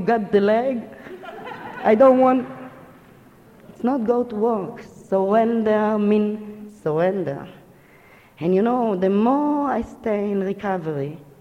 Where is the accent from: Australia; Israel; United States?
Israel; English is a second language; moved away; I'm junkie. I'm from Israel. I came, no English, no money.